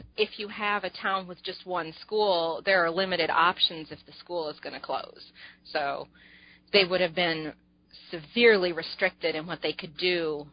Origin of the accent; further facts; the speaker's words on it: Penfield, New York, United States; I grew up in Penfield, New York, which is on the east side of Rochester